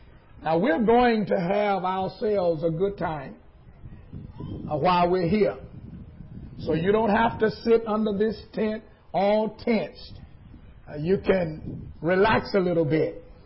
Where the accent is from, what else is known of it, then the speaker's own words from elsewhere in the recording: Greenville, Mississippi, United States; now in Pontiac, United States; Now, I preach in Pontiac, Michigan, but I'm originally from Greenville, Mississippi, and that's in the Deep South.